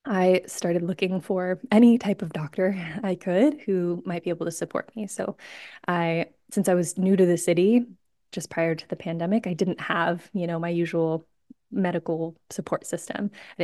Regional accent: Washington, United States; also born or lived in California; I had lived in California a long time, and I'm from Washington originally.

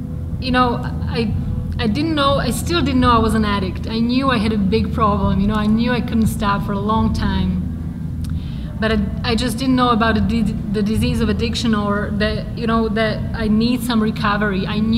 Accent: Slovakia; I'm from Slovakia, which is a tiny, tiny country in the middle of Europe. We don't like to admit it, but we're in Eastern Europe. So, Central Europe it is.

